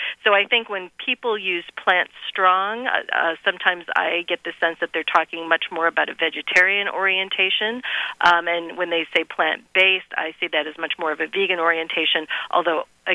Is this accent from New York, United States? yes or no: no; Michigan, United States; I grew up in the Midwest, personally. I'm a Michigan girl. I grew up eating meat three times a day.